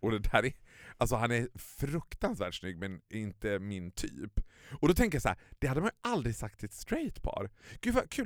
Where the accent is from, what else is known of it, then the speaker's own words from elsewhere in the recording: Borlänge, Dalarna County, Sweden; Sådär som man gjorde hemma i Borlänge när man var liten.